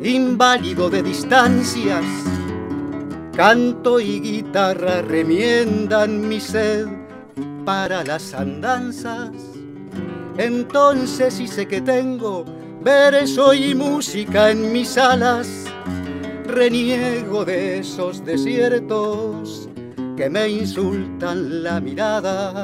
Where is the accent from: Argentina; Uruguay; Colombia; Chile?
Argentina; Gobernador Costa, Chubut; born there; Yo nací en Gobernador Costa, un pueblo que queda en el camino hacia Comodoro Rivadavia, 200 kilómetros de Esquel más o menos.